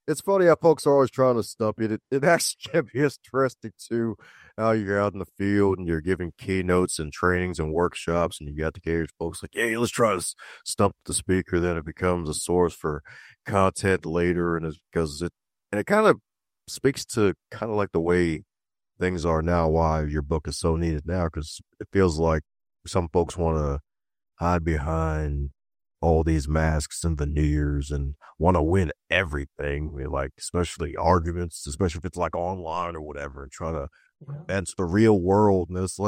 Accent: Baltimore, Maryland, United States; You were actually in my hometown. That was a few years ago. I'm in Baltimore.

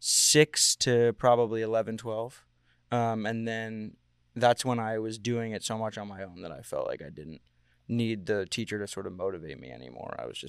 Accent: Brooklyn, New York, United States; and then I grew up in Brooklyn.

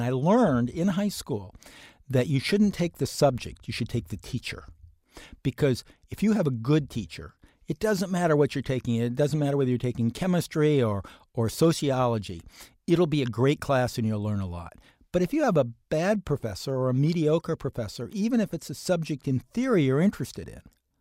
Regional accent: Ohio, United States; I grew up in Central Ohio. Near us was Kenyon College. And we used to go up to Kenyon College at the Gambier Inn and have lunch on Sundays.

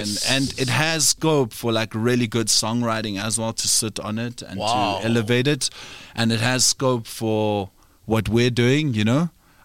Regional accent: Florida, Gauteng, South Africa; also born or lived in Panorama; So I grew up in Florida.

